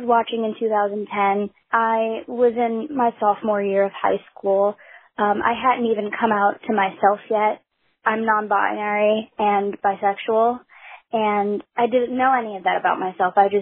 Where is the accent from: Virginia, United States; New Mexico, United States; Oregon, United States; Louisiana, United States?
Louisiana, United States; I'm from Louisiana.